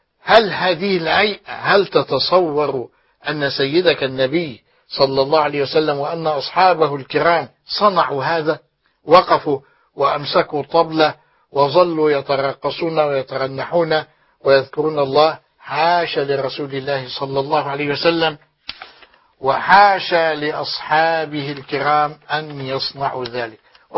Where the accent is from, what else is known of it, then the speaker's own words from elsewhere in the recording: Egypt; فنحن المصريين أخوال إسماعيل